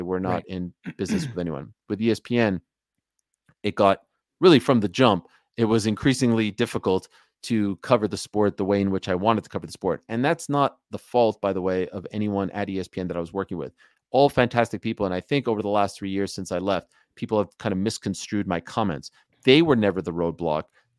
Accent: Montreal, Quebec, Canada; I'm a kid from Montreal.

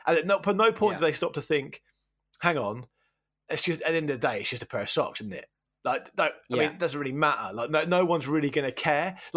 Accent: Portsmouth, South East England, United Kingdom; when I was a kid, growing up in Portsmouth, it was only really sailors and criminals that had tattoos, really.

